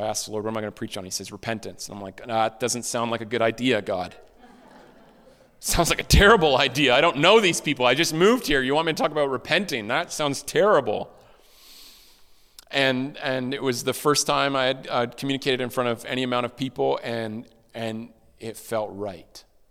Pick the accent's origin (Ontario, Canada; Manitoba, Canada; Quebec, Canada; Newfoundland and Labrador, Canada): Ontario, Canada; I'm from Ontario, and Ontarians don't know anything about Alberta.